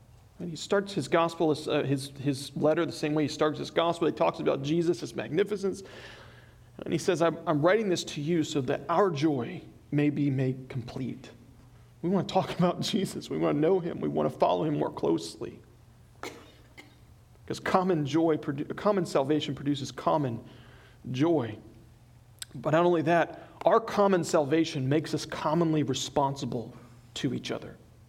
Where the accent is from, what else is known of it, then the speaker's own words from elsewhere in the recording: Newark, Delaware, United States; oh, well, I'm from a little place, Newark, Delaware. Not Newark, Jersey, Newark, Delaware.